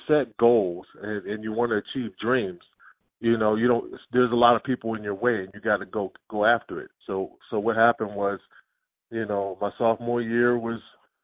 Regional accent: Pasadena, California, United States; also born or lived in Glendora; Well, I'm originally from Pasadena.

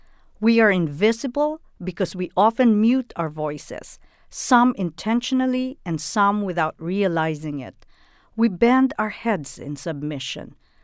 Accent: Philippines; moved away as an adult; now in United States; As a Filipino immigrant myself, I came to this country to pursue a PhD in urban planning. My intention when I left the Philippines in 1984 was to learn as much as I could and then return to serve my country.

